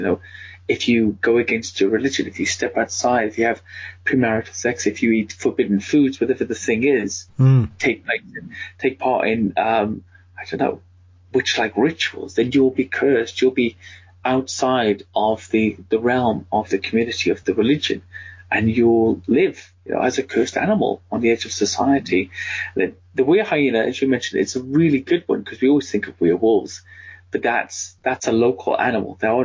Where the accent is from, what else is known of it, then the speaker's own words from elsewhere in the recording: United Kingdom; I'm 47 years old, so for me it's it is Nessie. I'm British as well